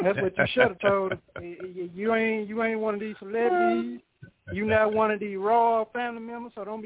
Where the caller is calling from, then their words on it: Arkansas, United States; Good old Arkansas, man. Just got through feeding the chickens.